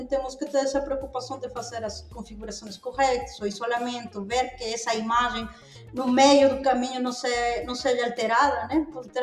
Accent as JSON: {"language": "Portuguese", "country": "Peru", "said": "Eu sou do Peru."}